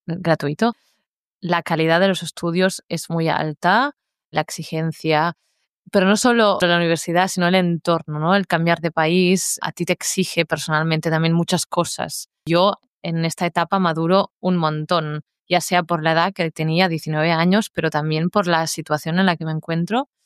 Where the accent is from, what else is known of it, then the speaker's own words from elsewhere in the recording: Catalonia, Spain; moved away as an adult; now in Berlin, Germany; porque ya con 16 estaba en mi pueblo, en Cataluña, y tenía ganas de algo nuevo. Basta de pueblo y un poco de ciudad